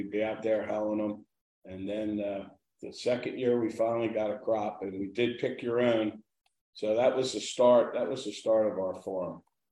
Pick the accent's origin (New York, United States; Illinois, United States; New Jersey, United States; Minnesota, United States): New Jersey, United States; Absecon; we grew up in Absecon, and we decided to buy a house in Absecon